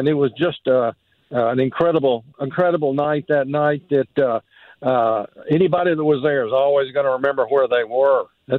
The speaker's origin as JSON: {"language": "English", "town": "Atlanta", "region": "Georgia", "country": "United States", "said": "since I was from Atlanta, I definitely wanted to go."}